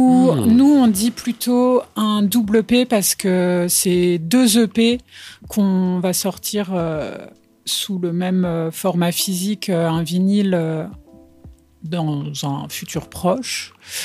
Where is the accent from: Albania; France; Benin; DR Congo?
France; parce qu'on est français, on chante en anglais